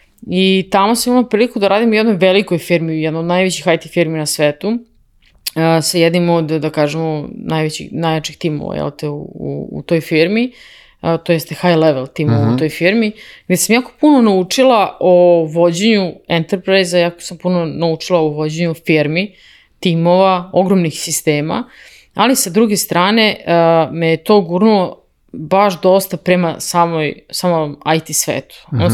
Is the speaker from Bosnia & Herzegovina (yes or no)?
no; Prokuplje, Toplica District, Serbia; Ja sam iz grada Prokuplja, u Prokuplju su moji imali poslastičarnicu, bili su zanatlije